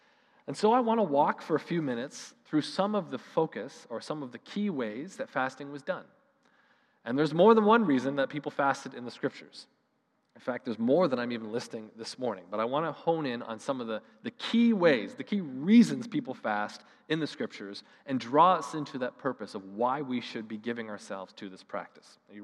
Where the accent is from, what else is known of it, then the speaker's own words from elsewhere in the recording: Canada; I would go further to say we don't, as Canadian people, know how to appropriately respond to the mess of our world.